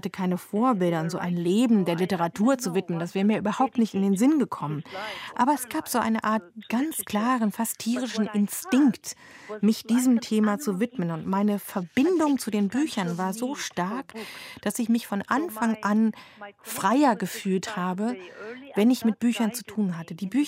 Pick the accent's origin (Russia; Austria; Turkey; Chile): Turkey; also born or lived in Strasbourg, France; Ich bin in Frankreich geboren worden, in Straßburg. Und als meine Eltern sich getrennt haben, ist mein Vater in Frankreich geblieben und meine Mutter ist mit mir in die Türkei gegangen. Das war ihr Heimatland. Für sie war es die Heimat. Für mich war es ein fremdes, ein neues Land.